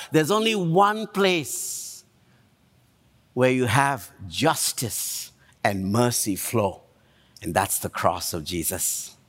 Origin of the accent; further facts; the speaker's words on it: India; English is a second language; now in United States; I'm from India and I eat a lot of curry.